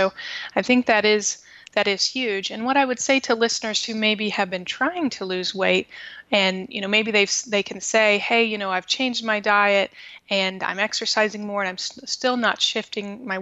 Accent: Midwest, United States; also born or lived in Dallas; now in Kansas City, United States; I mean, I'm from the Midwest, you know, I live in Kansas City now, but I did live in Dallas for the past 7 years until about a year and a half ago.

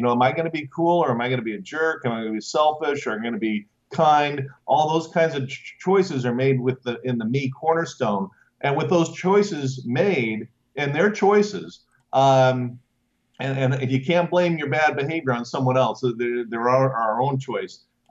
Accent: Fullerton, California, United States; Leo had the plant up in Fullerton, which is my hometown, and my dad worked there.

